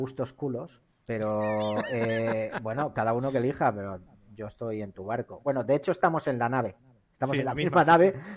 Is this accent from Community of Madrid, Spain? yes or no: no; Castile and León, Spain; Porque en mi pueblo, es un pueblecito de Castilla y León también, no es de León, no tengo esa suerte.